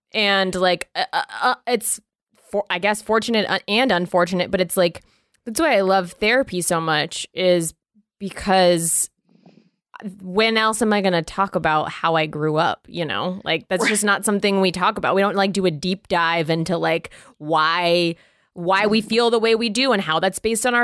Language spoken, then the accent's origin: English; the South, United States; so I was raised in the South.